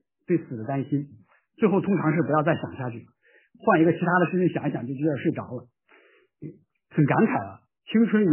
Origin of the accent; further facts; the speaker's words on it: China; 我们中国人大多不喜欢这个字，所以我把它弄得很淡了。